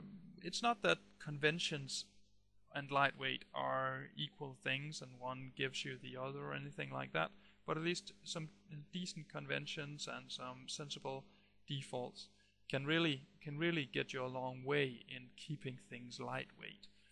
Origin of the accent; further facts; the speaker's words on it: Denmark; which is situated in Denmark, where I'm also at right now. I'm from Denmark, I'm a Dane.